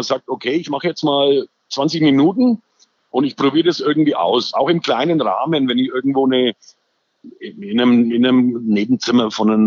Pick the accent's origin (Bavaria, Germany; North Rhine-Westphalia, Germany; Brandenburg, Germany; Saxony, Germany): Bavaria, Germany; Nuremberg; ich komme aus der Nürnberger Südstadt, da leben roundabout 130 verschiedene Nationen.